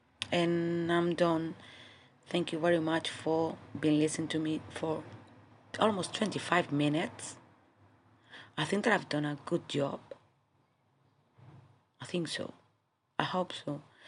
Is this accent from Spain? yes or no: yes; Spain; English is a second language; Which country am I from? Spain. Born and raised in Spain. I know that it's something odd about my accent.